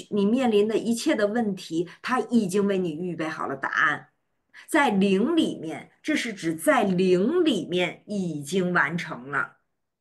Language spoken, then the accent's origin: Chinese; China; 我们中国人买房子，通常你看这个年轻人哈。